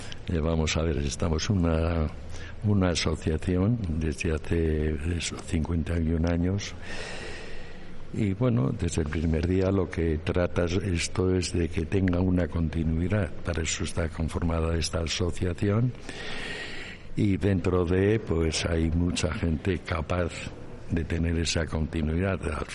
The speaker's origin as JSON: {"language": "Spanish", "town": "Balmaseda", "region": "Basque Country", "country": "Spain", "said": "todo esto a través de cómo somos la gente de Balmaseda, que somos bastante unidos para este tipo de cosas"}